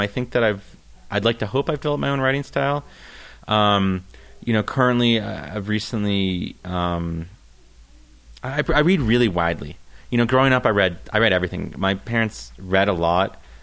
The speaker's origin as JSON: {"language": "English", "country": "Canada", "tie": "born or raised there", "said": "Growing up in Canada, there's a lot of Canadian fiction that doesn't cross the border"}